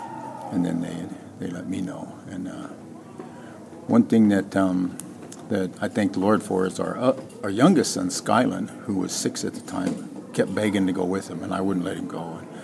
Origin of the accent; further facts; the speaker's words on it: Idaho, United States; Yeah, we're from the Nez Perce Reservation in Idaho.